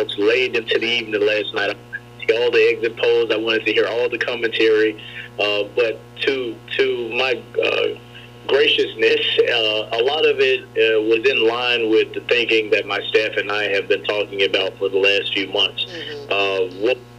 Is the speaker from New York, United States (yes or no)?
no; Memphis, Tennessee, United States; now in Nashville, United States; I am originally from Memphis. I've been living in Nashville for the last 6 years.